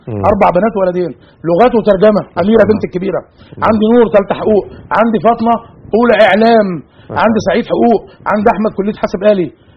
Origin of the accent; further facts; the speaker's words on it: Egypt; احنا كمصريين شكينا الناس اللي هم جهاز الشرطه